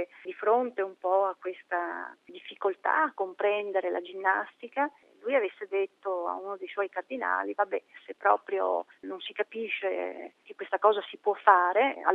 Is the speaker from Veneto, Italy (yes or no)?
yes; Treviso, Veneto, Italy; io sono trevigiana